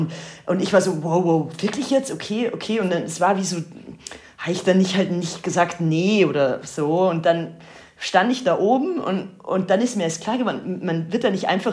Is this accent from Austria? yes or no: yes; Austria; dem japanischen Regisseur, und mir als Österreicherin, die so große Klappe dann hatte in dem Moment.